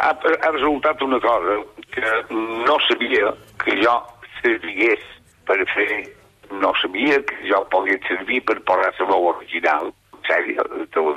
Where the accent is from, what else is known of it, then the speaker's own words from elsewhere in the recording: Vilafranca de Bonany, Balearic Islands, Spain; no només a Catalunya, sinó a les Balears, i especialment al meu poble de Vilafranca de Bonany.